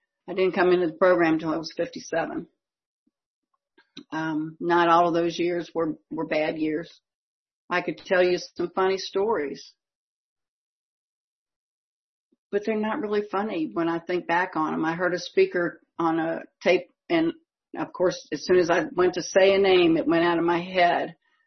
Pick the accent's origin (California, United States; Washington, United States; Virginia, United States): Virginia, United States; Colonial Heights; accent: Philadelphia; also born or lived in Pennsylvania / Germany; I was born outside of Philly, and I know I sound like that today.